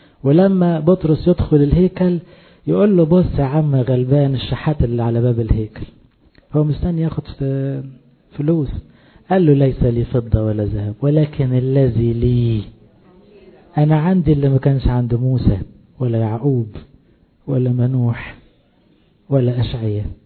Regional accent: Egypt; احنا مصريين

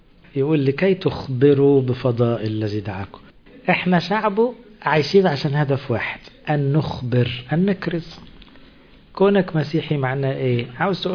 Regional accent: Upper Egypt, Egypt; مش في اسماء غريبة عندنا في الصعيد كده

